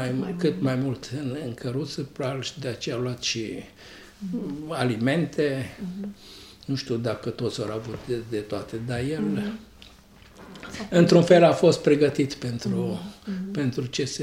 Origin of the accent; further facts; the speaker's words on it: Dudeștii Vechi, Timiș County, Romania; Eu sunt din Dudești Veche, atunci se numea Beșinova Veche. Au dus 87 de familii, au fost deportate, este un sat de bulgari, deci la vremea respectivă erau chiar numai bulgari